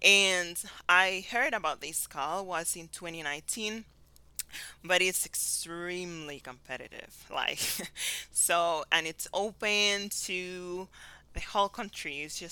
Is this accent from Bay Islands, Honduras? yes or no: no; La Ceiba, Atlántida, Honduras; I'm from La Ceiba.